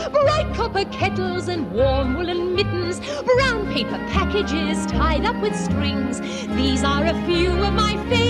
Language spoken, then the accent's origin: French; France; j'ai grandi dans une famille où on parlait beaucoup de langues. Ma mère est espagnole et mon père est portugais. Et donc, je suis née, je suis française.